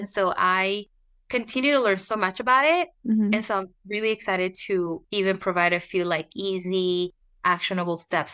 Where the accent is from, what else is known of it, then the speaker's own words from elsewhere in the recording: San Diego, California, United States; born there; I studied food and nutrition. I was born in San Diego, but I also have really strong Mexican roots.